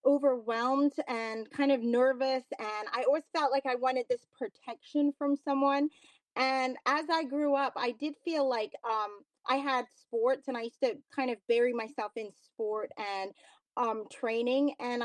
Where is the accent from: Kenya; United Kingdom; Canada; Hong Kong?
Hong Kong; moved away as an adult; now in New York City, United States; I grew up in Hong Kong. And then I moved to New York City when I was after I graduated.